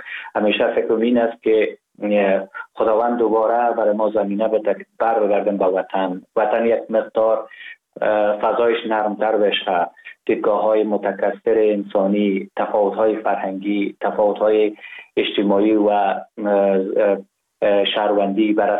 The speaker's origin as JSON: {"language": "Persian", "region": "Ghazni", "country": "Afghanistan", "tie": "born or raised there", "also_born_or_lived": "Kabul", "said": "مزاده شهر ولایت غزنی هستم. در شهر غزنی به دنیا آمدیم، دوره کودکی خود را در غزنی و کابل سپری کردیم، دوره مکتب را قسمت تا صنف 4 و 5 در کابل پشت سر نهادیم و بعدا در غزنی رفتیم"}